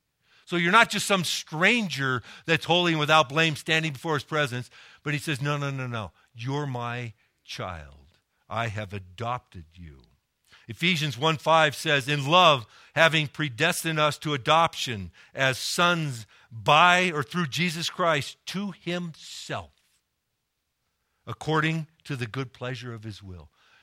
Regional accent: Ireland; or a good attitude or of just being Irish.

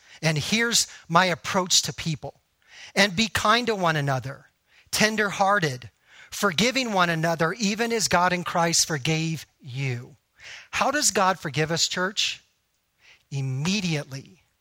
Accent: Texas, United States; when I grew up in Texas, we used to like to make tree forts all the time.

